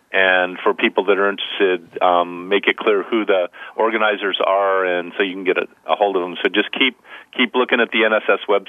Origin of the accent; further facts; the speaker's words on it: California, United States; I'm Californian, and we take everything pretty laid back.